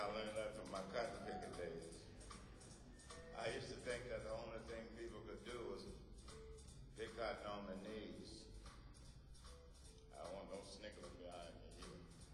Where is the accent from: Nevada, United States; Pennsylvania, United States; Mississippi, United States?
Mississippi, United States; They say people from Mississippi talk too much anyway. I am from Mississippi. So I apologize for talking so much.